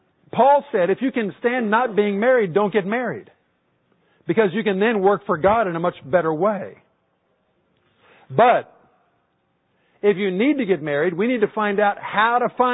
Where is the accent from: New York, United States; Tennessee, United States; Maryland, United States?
Maryland, United States; Takoma Park; I was dating this girl where I grew up in Tacoma Park, Maryland.